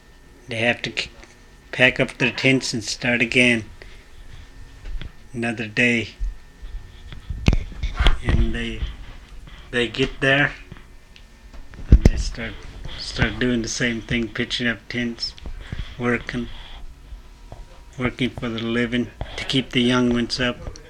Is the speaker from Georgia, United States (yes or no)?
no; Minto, Alaska, United States